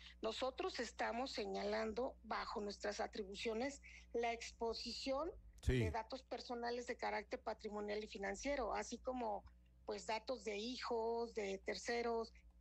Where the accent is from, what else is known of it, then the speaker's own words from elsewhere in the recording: Mexico; Yo creo que como mexicanos merecemos un respeto.